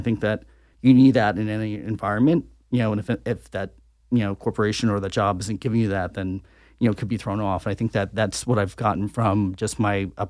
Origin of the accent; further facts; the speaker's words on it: New York, United States; So I'm from Long Island thereafter.